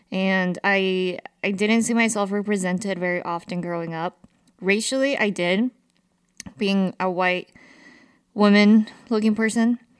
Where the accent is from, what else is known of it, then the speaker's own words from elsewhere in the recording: Salt Lake City, Utah, United States; especially myself growing up in Salt Lake City, Utah, which is a very, like, you're, as a Latina, I was just like a minority